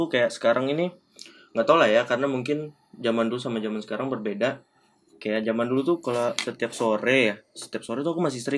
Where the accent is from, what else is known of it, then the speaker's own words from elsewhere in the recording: Batam, Riau Islands, Indonesia; kami orang Batam.